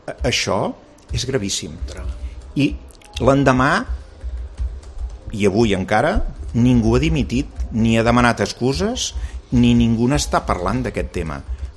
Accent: Catalonia, Spain; Avui, Catalunya, que som la fàbrica d'Espanya i el Vallès som el pol manufacturer i exportador més important del sud d'Europa

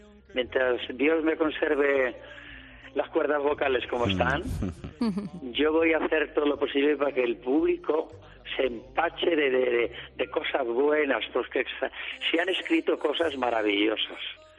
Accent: Linares, Andalusia, Spain; Voy a mi tierra, Linares, para que no digan.

